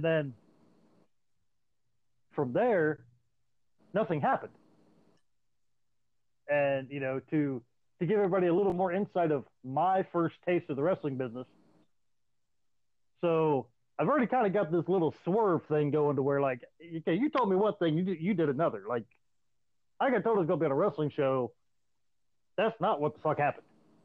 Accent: Canada; All right, so … I'm Canadian.

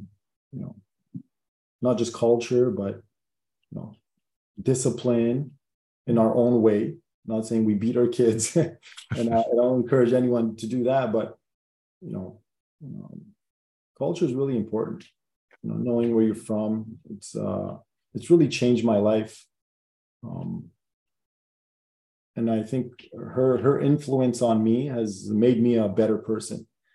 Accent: Canada; You know, growing up in Canada, there's no culture.

